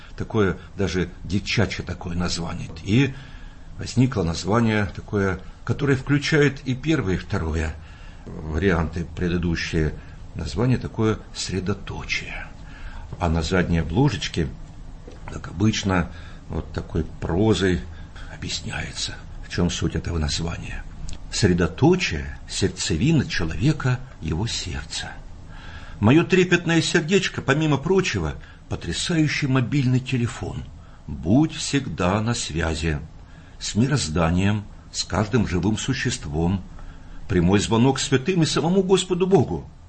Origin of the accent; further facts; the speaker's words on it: Siberia, Russia; born there; also born or lived in Volga; телом я родился в Сибири, потом душой я родился на Волге.